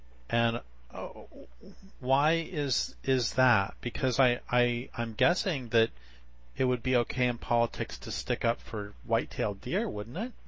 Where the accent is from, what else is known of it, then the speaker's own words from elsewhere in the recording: Boulder, Colorado, United States; And I grew up in Boulder